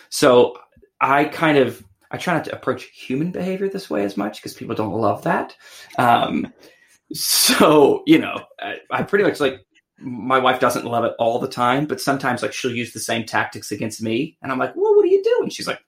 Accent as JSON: {"language": "English", "region": "West Virginia", "country": "United States", "tie": "born or raised there", "said": "So I grew up in West Virginia, and I probably went to probably one of the worst high schools in the country in terms of quality of education."}